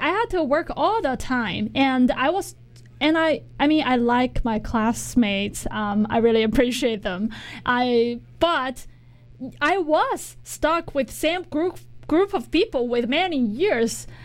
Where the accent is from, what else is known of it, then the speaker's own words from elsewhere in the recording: China; Maybe because I grew up in China with that educational system.